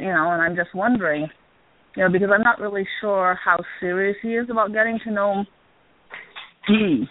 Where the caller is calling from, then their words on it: Maine, United States; I'm calling from Maine.